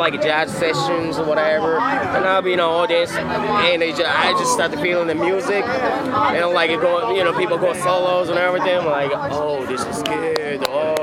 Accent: Japan; also born or lived in Fresno, United States; I was born and raised in Japan. I just went to school in Fresno.

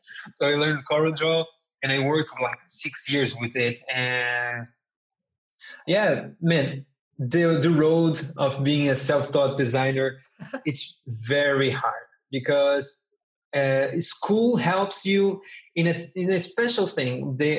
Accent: Brazil; English is a second language; now in Portugal; I come from Brazil. I live in Portugal right now, but I come from Brazil.

